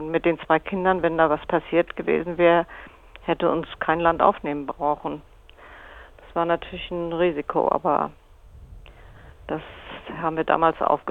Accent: Berlin, Germany; Wir kommen aus Ost-Berlin, das ist richtig.

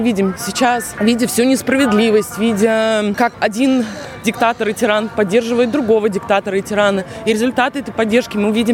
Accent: Moscow, Russia; moved away as an adult; now in Sydney, Australia; Мне 36 лет, я из Москвы. Живу в Сиднее около 3 лет.

